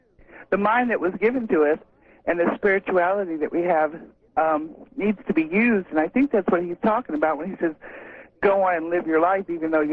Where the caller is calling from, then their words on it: Moscow Mills, Missouri, United States; from Moscow Mills.